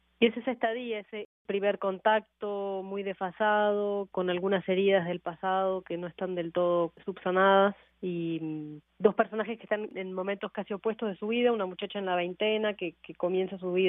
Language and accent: Spanish; Uruguay; also born or lived in Moncton, Canada; En realidad, yo crecí en varios países. Pasé 10 años en Uruguay, de 8 a 18 años